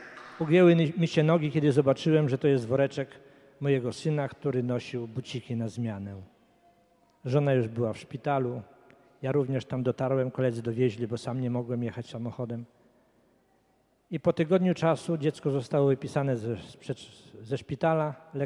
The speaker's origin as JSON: {"language": "Polish", "town": "Biała Podlaska", "region": "Lublin Voivodeship", "country": "Poland", "said": "Moja kochana żona Jasia … Jesteśmy z Białej Podlaskiej."}